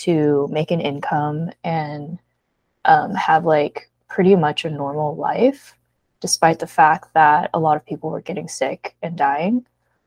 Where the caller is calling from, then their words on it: Sacramento, California, United States; I'm speaking from Sacramento.